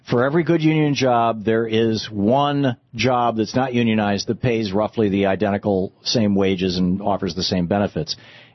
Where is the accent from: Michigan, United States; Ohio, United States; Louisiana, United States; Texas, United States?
Michigan, United States; I grew up in Michigan.